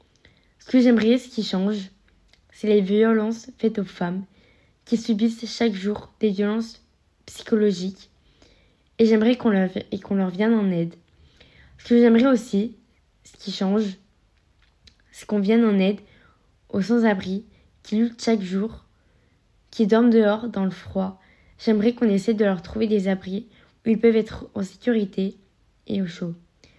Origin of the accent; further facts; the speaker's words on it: Aubenas, Auvergne-Rhône-Alpes, France; born there; also born or lived in Privas / Romans-sur-Isère; J'ai 16 ans. Je suis née à Aubenas, en Ardèche. J'ai habité à Privas 2-3 ans